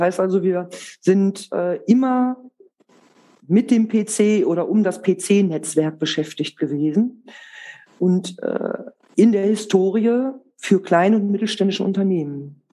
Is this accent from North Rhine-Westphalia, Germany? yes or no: yes; North Rhine-Westphalia, Germany; Vielleicht kurz zu Bielefeld. Das ist die Stadt in Ostwestfalen-Lippe, die keiner kennt, die es gar nicht gibt. Ich glaube, dann weiß auch jeder der Zuhörer, wo ich herkomme.